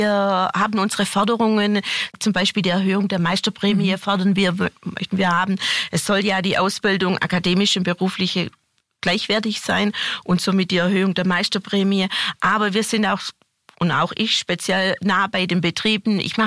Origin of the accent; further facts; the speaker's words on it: Baden-Württemberg, Germany; das Kammergebiet geht von der Ostalb, wo ich herkomme, bis zum Bodensee.